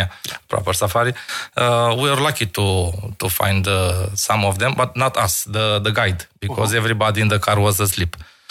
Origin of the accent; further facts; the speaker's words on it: Madagascar; English is a second language; Because exactly, we are from Madagascar, so they have to let us.